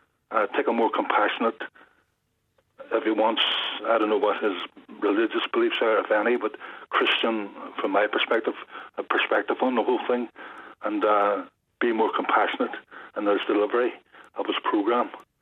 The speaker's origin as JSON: {"language": "English", "town": "Strabane", "region": "Northern Ireland", "country": "United Kingdom", "said": "I'm originally from Strabane, but I worked in Armagh for 26 years as a social worker, child protection social worker."}